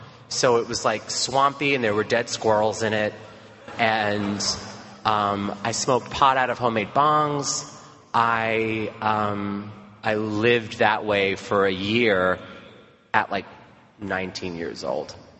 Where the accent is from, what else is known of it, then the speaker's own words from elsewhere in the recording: New York City, New York, United States; Growing up in New York, gay made me feel really, I mean, New York is known as the North in general, is just known as this like liberal place, but you know, it was hard.